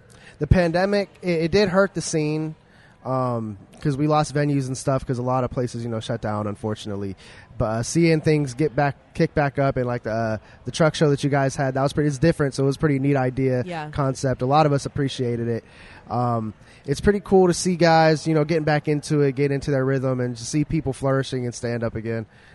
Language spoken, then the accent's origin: English; Pennsylvania, United States; Every time I come to the city, it's how people respond whenever I say I'm from Beaver County.